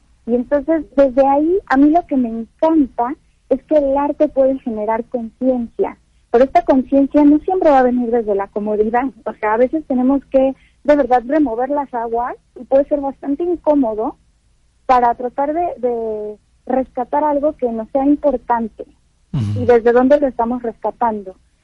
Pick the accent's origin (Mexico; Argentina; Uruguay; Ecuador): Mexico; no solo como mexicanos, sino como seres humanos